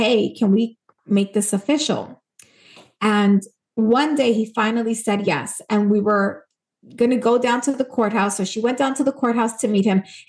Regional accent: New York City, New York, United States; It's like a 2-hour train ride just for her to get there. We're from New York City.

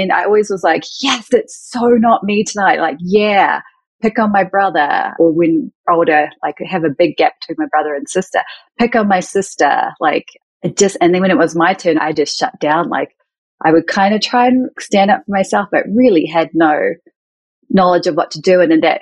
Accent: New Zealand; moved away; growing up in New Zealand, it feels like such a long time ago now, not just because I'm not a spring chicken anymore, although I feel like a kid at heart and I'm forever going to hold on to that. It's because I moved away from New Zealand 12 years ago.

